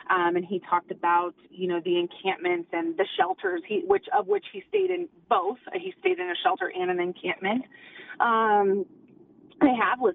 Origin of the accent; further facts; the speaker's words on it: Aurora, United States; This is my hometown. I'm ready to stand up for every person, regardless of background, in Aurora